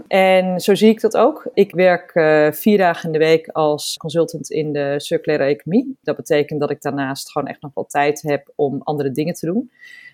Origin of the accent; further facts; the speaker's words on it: Soest, Utrecht, Netherlands; Ik ben geboren en getogen in Soest. Echt op steenworp afstand van Paleis Soestdijk.